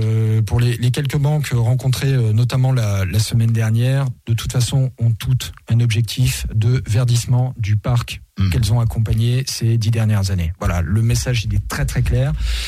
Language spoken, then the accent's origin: French; Normandy, France; Je suis normand d'origine